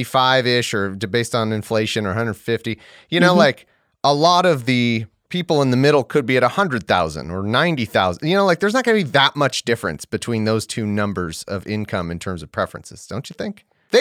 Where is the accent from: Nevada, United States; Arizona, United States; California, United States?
California, United States; As a Californian, it does skew my view of things because the rent here is like $100,000 a year.